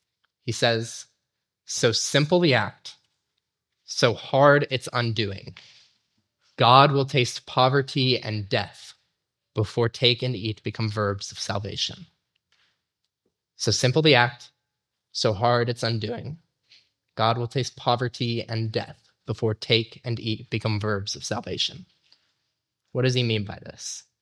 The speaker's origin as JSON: {"language": "English", "town": "Salt Lake City", "region": "Utah", "country": "United States", "tie": "born or raised there", "said": "Now, I grew up in Salt Lake City, Utah, and the church that I grew up in was built by Dutch immigrants"}